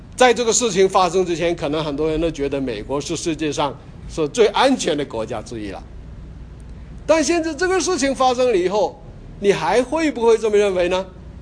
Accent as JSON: {"language": "Chinese", "region": "Guangxi", "country": "China", "tie": "born or raised there", "said": "在一个小地方，就是广西我的老家"}